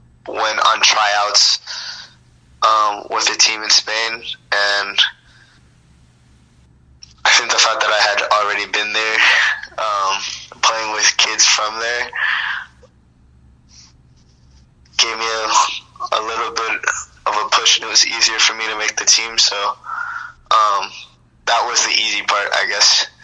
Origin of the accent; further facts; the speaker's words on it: Nevada, United States; born there; I was born in Nevada, and I studied late.